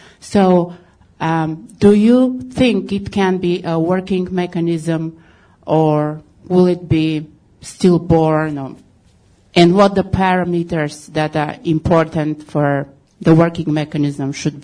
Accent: Bulgaria; I'm a Fulbright scholar. I come from Bulgaria, member state. I'm a European citizen

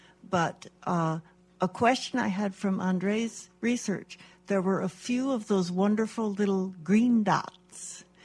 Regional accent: Colorado, United States; I'm from Colorado. I'm visiting in town, but I find this extraordinarily fascinating.

